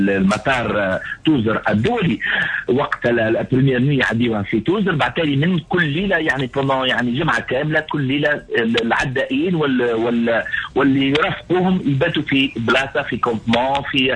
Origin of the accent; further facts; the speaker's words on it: Djerba, Medenine, Tunisia; born there; والوصول الى جزيره الاحلام جربه اللي كما تعرفوا مسقط راسي